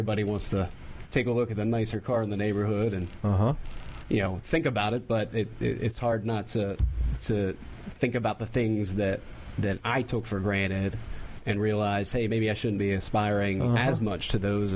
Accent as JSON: {"language": "English", "town": "Pittsburgh", "region": "Pennsylvania", "country": "United States", "said": "Pittsburgh, Pennsylvania."}